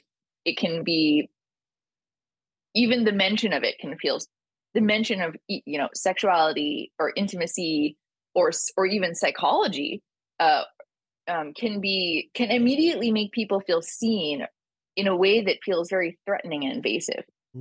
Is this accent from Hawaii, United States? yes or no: no; California, United States; So I grew up in San Francisco Bay Area, and it's very saturated there with a lot of different views on spirituality and sexuality, I would say.